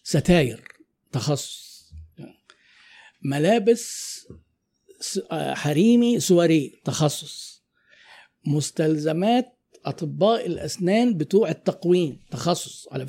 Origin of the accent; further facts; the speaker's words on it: Egypt; احنا عندنا في مصر دي يعني القوانين قصرة في الحتة دي